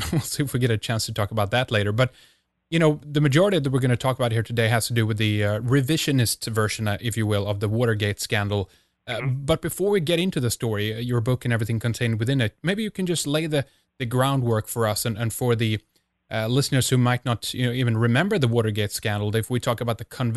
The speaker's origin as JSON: {"language": "English", "country": "Sweden", "said": "from Sweden."}